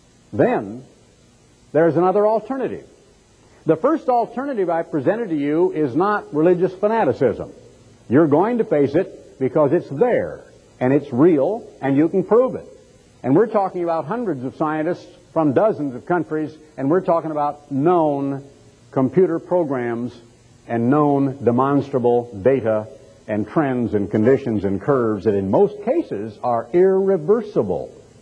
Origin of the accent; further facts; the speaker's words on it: Oregon, United States; I grew up in Oregon. There were 40 lumber mills in my hometown.